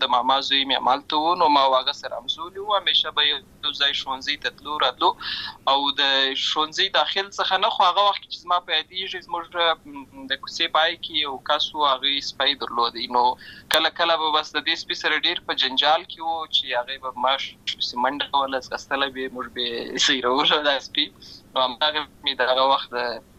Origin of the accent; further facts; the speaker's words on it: Lashkar Gah, Helmand, Afghanistan; also born or lived in Uruzgan; زه په اصل کې د ورزغان ولایت یم اما زه په هلمند ولایت لشکرګاه کې پیدا شوی یم اما د لوی سوی یم او عملته مې ښوونځی لسته ده